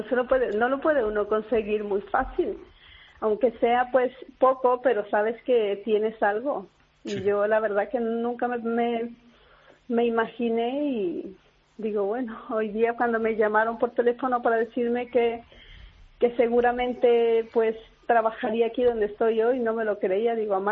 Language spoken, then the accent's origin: Spanish; Madrid, Community of Madrid, Spain; also born or lived in Ecuador; yo no soy de esta zona, soy de Moratalaz, o sea, donde vivo